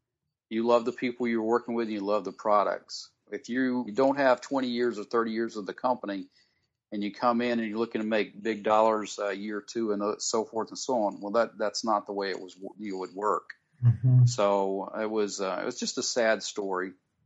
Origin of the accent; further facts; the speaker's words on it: Columbus, Georgia, United States; And I'm from Columbus, Georgia, so I was the happiest guy in the entire office when I heard that news.